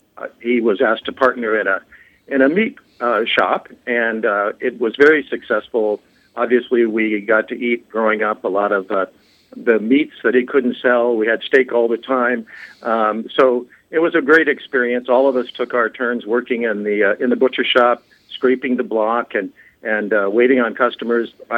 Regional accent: Denver, Colorado, United States; Well, I grew up in Denver, Colorado. I was the oldest. I am the oldest of 10 children. Mom and dad were local.

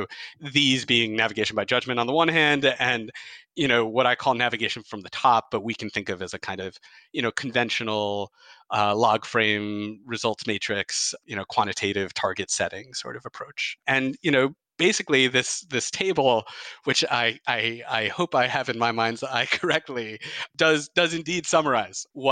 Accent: Detroit, Michigan, United States; So I'm from Detroit, as I just mentioned, or just outside Detroit.

